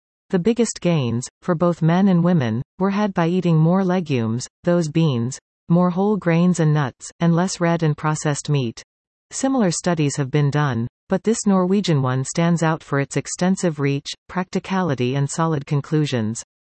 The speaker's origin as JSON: {"language": "English", "region": "Alberta", "country": "Canada", "tie": "born or raised there", "said": "the version above is the one I grew up with in Alberta, where kids from 9 to 90 love to fart around about farts."}